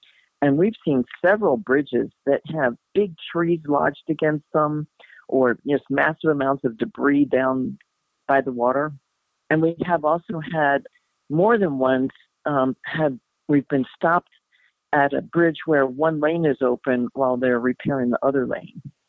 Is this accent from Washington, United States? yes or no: no; Baltimore, Maryland, United States; also born or lived in Italy; I was born in Baltimore, and I grew up there until I went to college outside of Philadelphia. After that, I went to Italy, actually, to study art.